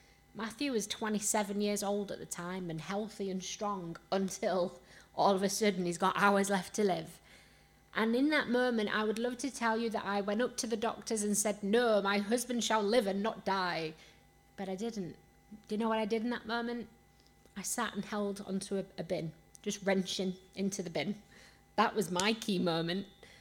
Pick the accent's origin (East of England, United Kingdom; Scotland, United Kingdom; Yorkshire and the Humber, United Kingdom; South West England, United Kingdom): Yorkshire and the Humber, United Kingdom; Rotherham; accent: Yorkshire; I cannot shake off the Yorkshire accent. And to be honest, I don't want to shake off the Yorkshire accent because it's the salt of the earth right here. But growing up in Rotherham